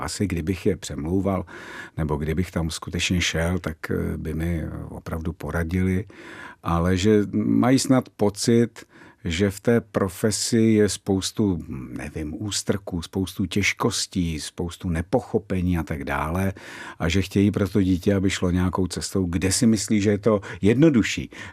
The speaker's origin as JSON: {"language": "Czech", "region": "Moravia", "country": "Czechia", "said": "Ne, my jsme z Moravy, takže ono je to přece jenom kousek z ruky."}